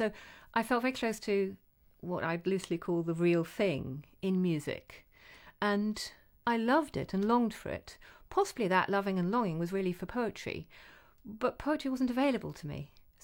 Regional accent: England, United Kingdom; I grew up in the English provinces

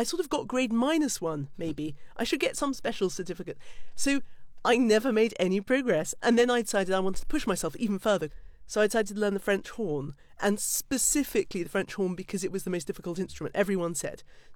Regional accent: Oxford, South East England, United Kingdom; I grew up in North Oxford where everyone is, you know, basically too brainy to exist.

